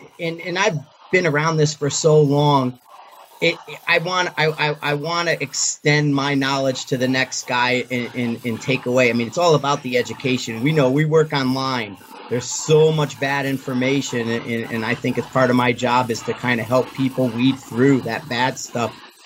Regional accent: Shelton, Connecticut, United States; also born or lived in Bridgeport; Originally I'm from Bridgeport, which is city, you know, but we moved when I was younger to a place called Shelton, Connecticut, which is the dairy farm areas.

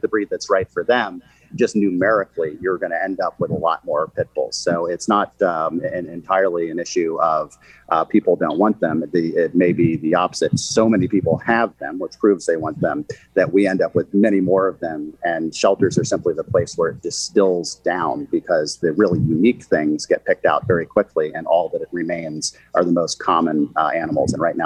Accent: Pennsylvania, United States; I grew up in Chester County, Pennsylvania, so I like Labradors, but that's just because they're around.

